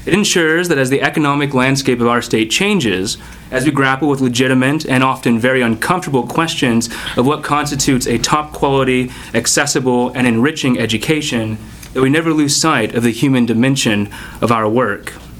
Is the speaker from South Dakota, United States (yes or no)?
no; Montevideo, Minnesota, United States; I'm from Montevideo, Minnesota, a small town of 5,000 on the western prairie of the state.